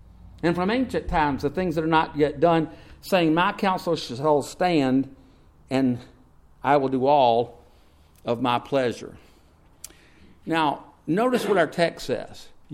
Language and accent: English; Mississippi, United States; And I grew up in the Piney Woods of Mississippi, and the sun comes up at 10 a.m. and goes down at 2 because the trees are so tall.